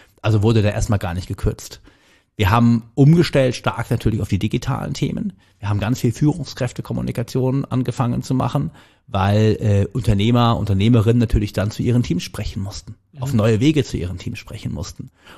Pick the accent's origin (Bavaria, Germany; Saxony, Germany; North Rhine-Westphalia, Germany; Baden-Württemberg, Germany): North Rhine-Westphalia, Germany; Cologne; Ich bin oder? Ja gebürtiger Kölner